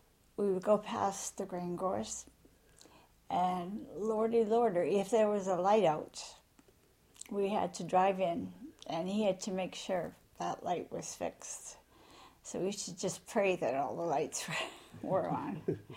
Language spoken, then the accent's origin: English; Port Arthur, Ontario, Canada; I was born in Port Arthur then, and the old General Hospital, with a twin sister.